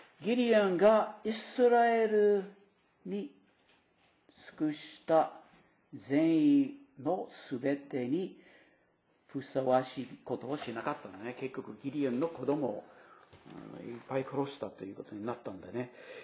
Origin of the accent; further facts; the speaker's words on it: United States; Japanese is a second language; 私はアメリカ人として文化の話でね、西部劇あるでしょ。